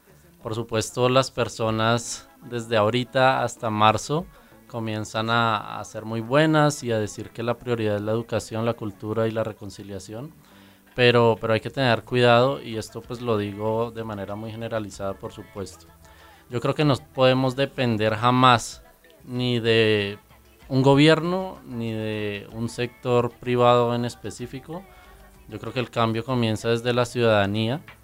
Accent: Bogotá, Bogotá D.C., Colombia; yo tengo 25 años, soy bogotano, soy ingeniero industrial

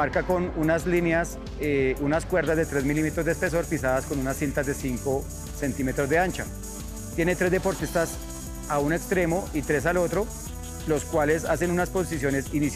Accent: Soacha, Cundinamarca, Colombia; soy del municipio de Soacha

